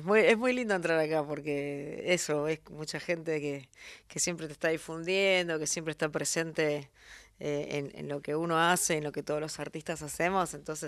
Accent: Lomas del Mirador, Buenos Aires Province, Argentina; Yo nací en Lomas del Mirador, en La Matanza.

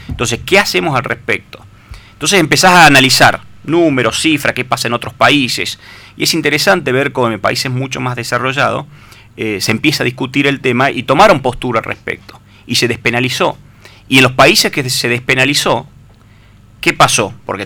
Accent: Tucumán, Argentina; Yo me pongo el sombrero de alguna forma como tucumano, representando a la sociedad tucumana, basado en mis creencias, en ciertos valores

